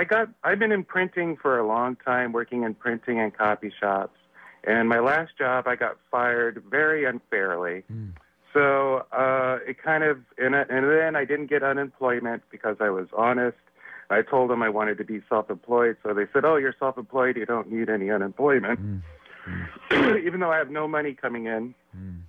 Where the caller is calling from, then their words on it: San Francisco, California, United States; I'm calling from San Francisco